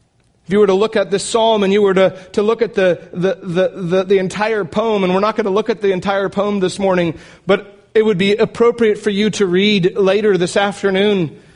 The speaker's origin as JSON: {"language": "English", "country": "United States", "said": "I am an American. I am all for the right to bear arms"}